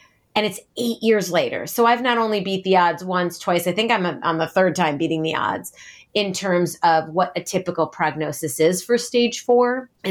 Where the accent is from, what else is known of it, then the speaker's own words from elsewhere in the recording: Midwest, United States; I grew up in the Midwest too, and moving now out to the East Coast, everybody calls it soda